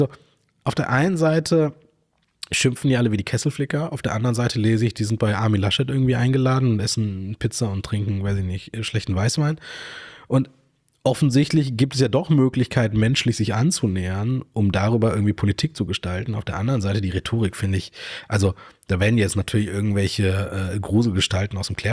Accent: North Rhine-Westphalia, Germany; wir sind beide aus Nordrhein-Westfalen.

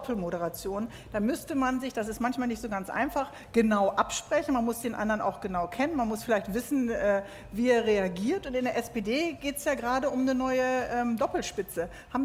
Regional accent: Bremen, Germany; das wissen wir hier als Bremer natürlich

